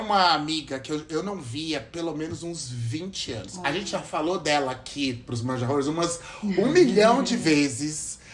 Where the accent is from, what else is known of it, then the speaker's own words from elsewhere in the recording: Votorantim, São Paulo, Brazil; Eu sou de Votorantim